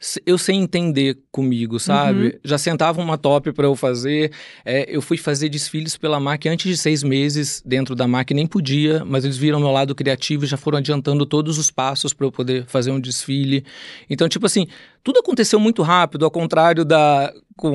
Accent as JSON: {"language": "Portuguese", "region": "Rio de Janeiro", "country": "Brazil", "said": "Eu sou carioca, nasci no subúrbio do Rio de Janeiro, na Penha"}